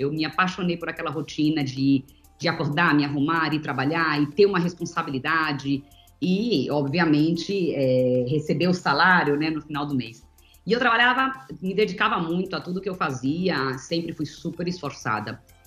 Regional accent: Bahia, Brazil; moved away; eu era da Bahia, cresci na Bahia na minha infância, e acabei vindo para São Paulo para continuar estudando o balé.

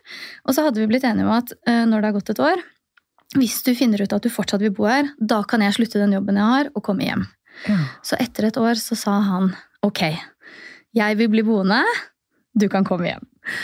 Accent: Oslo, Norway; Født og oppvokst i Oslo, har studert ingeniør. Så jeg gikk 3 år på universitetet i Tromsø.

